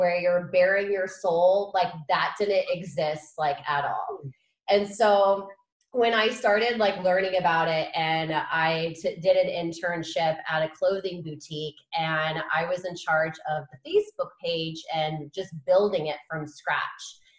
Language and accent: English; San Diego, California, United States; I grew up in San Diego, California, and so I grew up going to the beach with my family